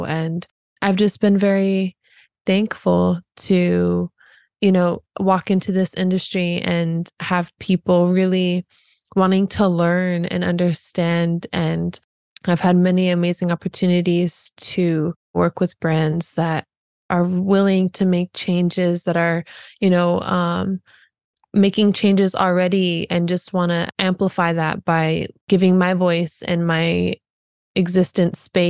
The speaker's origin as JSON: {"language": "English", "region": "Alaska", "country": "United States", "said": "So I come from Alaska, as you just stated, and my people are the Han Gwich'in people."}